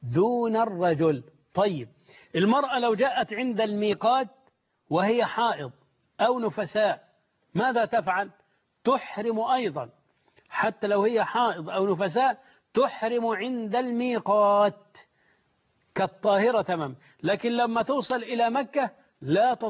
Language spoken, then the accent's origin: Arabic; Egypt; عندنا في مصر